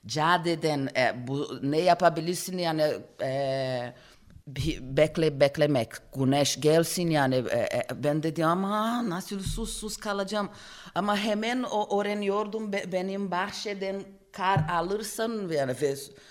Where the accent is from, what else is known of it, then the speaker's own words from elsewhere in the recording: Brazil; Turkish is a second language; now in Turkey; Ben plaj yanında büyüdüm yani Brezilya bütün sene yaz olur.